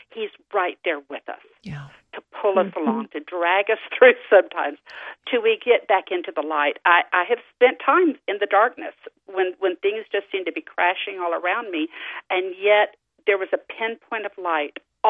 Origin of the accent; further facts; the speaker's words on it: Houston, Texas, United States; born there; Well, I was born in Houston, Texas, but it was because my dad was stationed at Ellington Air Force Base. Mm. So basically, I have lived all over the world. I grew up in a military family.